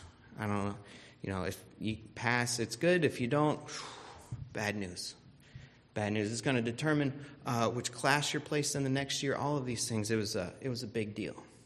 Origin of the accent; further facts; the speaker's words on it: Florida, United States; When I was in elementary school, I grew up in Florida, and it was about that time that they really started the state standardized testing.